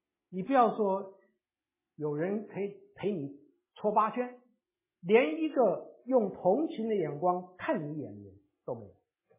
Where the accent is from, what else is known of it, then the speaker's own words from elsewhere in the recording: China; 其实我们中国人这个受到报应的这个观念是非常清楚的